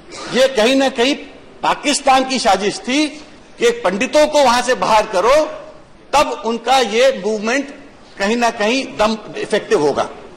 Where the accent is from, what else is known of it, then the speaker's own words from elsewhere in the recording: Jammu and Kashmir, India; मैं कश्मीर का हूँ, मैं वो कहूंगा, मैं अभी वहाँ कश्मीर से आया।